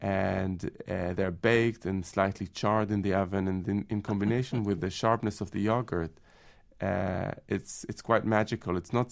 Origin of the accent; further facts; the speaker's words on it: Jerusalem, Jerusalem District, Israel; I grew up in Jerusalem in Israel, and I think I'm extremely fortunate because my parents are from a European background. My dad is Italian, my mother's from Germany